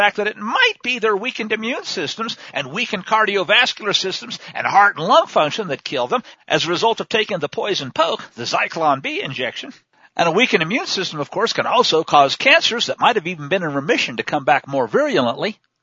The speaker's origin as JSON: {"language": "English", "region": "Missouri", "country": "United States", "tie": "born or raised there", "said": "hey, I grew up in Missouri, folks, I remember that one"}